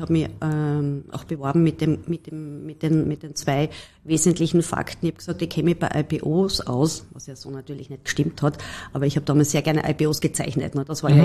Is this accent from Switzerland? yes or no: no; Carinthia, Austria; Ich war als Kärntnerin ganz klassisch in der HBLA in der Oberstufe.